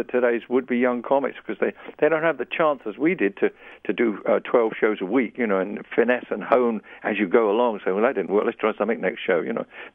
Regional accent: London, United Kingdom; born there; accent: Cockney; I was born in the East End of London. I'm a Cockney.

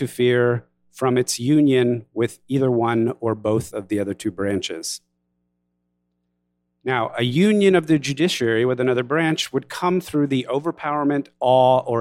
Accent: Texas, United States; Now, this may seem obvious to you here in Wisconsin, but I'm from Texas.

